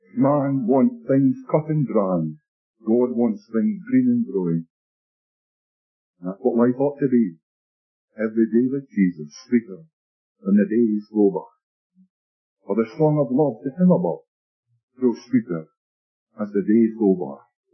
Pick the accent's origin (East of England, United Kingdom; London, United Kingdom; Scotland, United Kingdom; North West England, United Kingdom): Scotland, United Kingdom; Glasgow; also born or lived in Fife; I was born in Fife in Scotland didn't prosper during the war years, and the whole thing went. Not a penny left. And so we moved to Glasgow to live. My father took up job. We spent the war years in Glasgow during the Blitz.